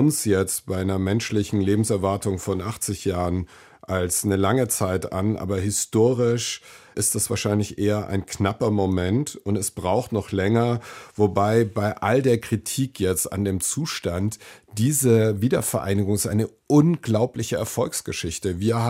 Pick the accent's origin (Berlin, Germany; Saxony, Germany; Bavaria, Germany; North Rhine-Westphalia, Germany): Bavaria, Germany; Nuremberg; born there